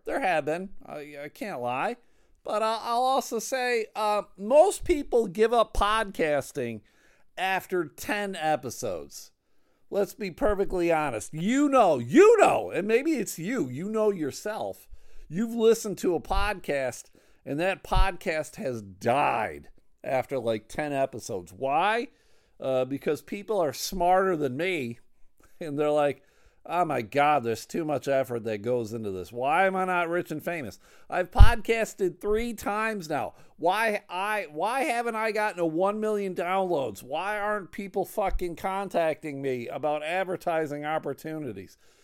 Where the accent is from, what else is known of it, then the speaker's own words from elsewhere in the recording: Buffalo, New York, United States; I'm originally from Buffalo, New York